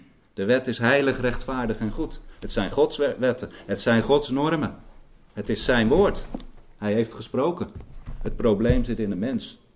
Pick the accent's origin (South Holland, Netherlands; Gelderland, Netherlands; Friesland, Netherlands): South Holland, Netherlands; Oud-Beijerland; Ik ben zelf opgegroeid in Oud-Beijerland.